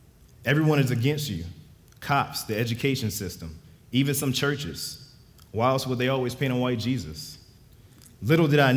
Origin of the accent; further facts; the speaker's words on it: Edgewood, Maryland, United States; also born or lived in Havre de Grace; I was born in Havre de Grace, Maryland, but raised in Edgewood with my older brother, Tavis, by my mom and eventual stepfather.